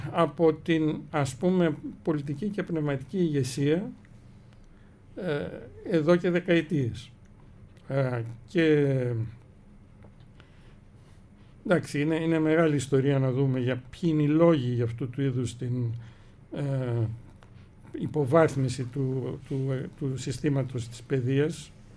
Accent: Greece; εστιάζω στην Ελλάδα, στην πατρίδα μου, στην ταυτότητά μου.

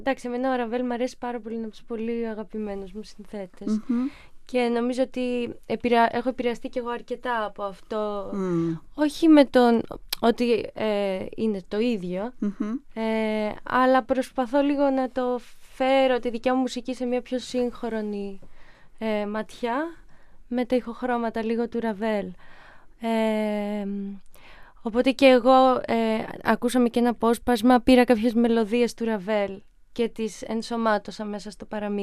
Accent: Kalamata, Peloponnese, Greece; now in Athens, Greece; Γεννήθηκα στην Καλαμάτα. Μεγάλωσα στην Καλαμάτα, σπούδασα στην Κέρκυρα. Και τώρα είμαι στην Αθήνα.

